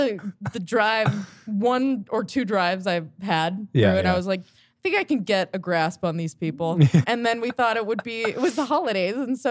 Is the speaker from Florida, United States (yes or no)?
yes; Florida, United States; now in Los Angeles, United States; No, I'm from Florida.